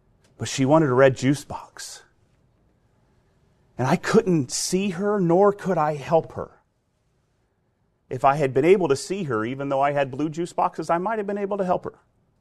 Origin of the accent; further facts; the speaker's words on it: United States; Don't you know I'm an American with lots of pride and lots of sophistication